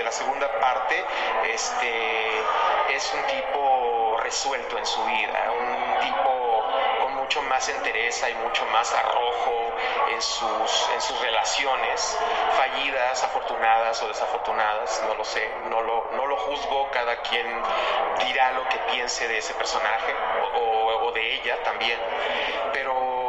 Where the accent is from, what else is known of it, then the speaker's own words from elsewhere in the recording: Ciudad Juárez, Chihuahua, Mexico; now in Mexico City, Mexico; Yo soy del norte, yo soy de Ciudad Juárez, Chihuahua. Y bueno, hace muchísimos años que me vine a la Ciudad de México, hace casi 20 años.